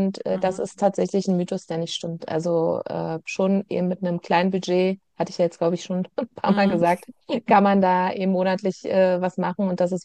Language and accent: German; Berlin, Germany; bin auch selber tatsächlich in der Immobilie aufgewachsen in Berlin